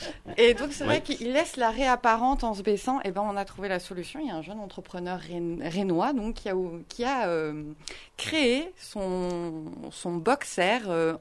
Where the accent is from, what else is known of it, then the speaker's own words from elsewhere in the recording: Auvergne-Rhône-Alpes, France; Ouais, je suis un peu radine. Je suis savoyarde.